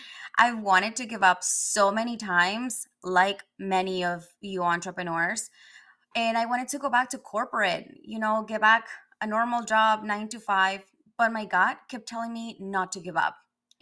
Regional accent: Ecuador; I was born and raised in Ecuador.

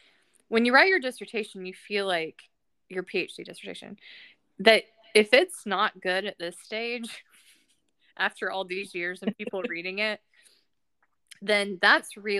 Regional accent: Georgia, United States; now in North Carolina, United States; I live in North Carolina. I'm from Georgia. Go Dogs.

